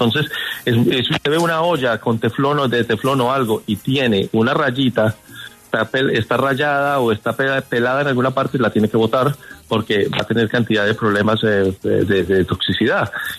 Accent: Manizales, Caldas, Colombia; yo soy de Manizales, el agua de Manizales es una de las mejores del mundo

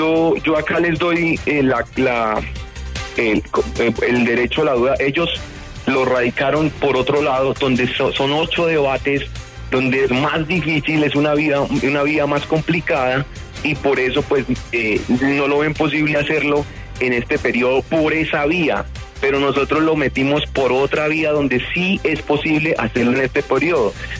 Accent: Bucaramanga, Santander, Colombia; soy santandereano, nací en el último barrio de Bucaramanga, uno de los más humildes

